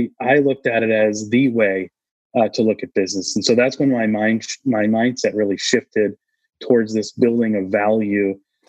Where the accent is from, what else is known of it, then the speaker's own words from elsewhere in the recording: New England, United States; I grew up in New England as I call it typical New England. We're not feelings oriented as men.